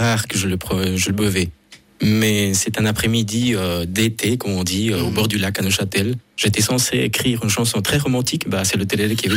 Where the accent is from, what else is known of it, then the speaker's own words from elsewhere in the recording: Paraguay; Chez nous, au Paraguay, on fait la pause télé.